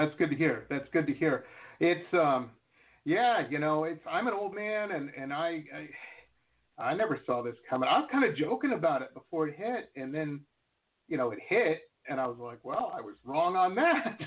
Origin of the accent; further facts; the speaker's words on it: Detroit, Michigan, United States; I went to college in Boston, just a little north of the city there, you know, and I grew up in Detroit